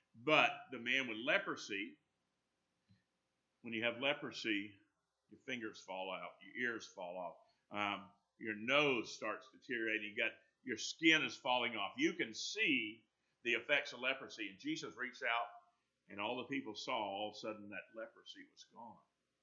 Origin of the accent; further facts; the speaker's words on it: Florida, United States; it was hot where I grew up in North Florida. It's about the same climate as it is here.